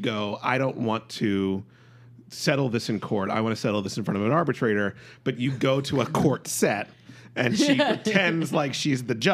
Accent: Delaware, United States; Literally, a friend of mine from Delaware. I'm from Delaware.

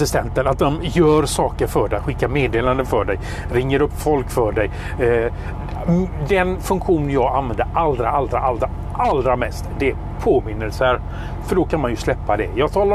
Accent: Sweden; Jag är svensk, jag pratar svenska.

